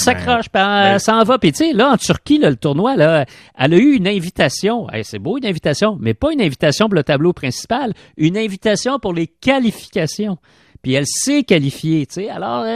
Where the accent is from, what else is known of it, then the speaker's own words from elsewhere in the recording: Quebec, Canada; Moi, je viens du Québec, tu sais.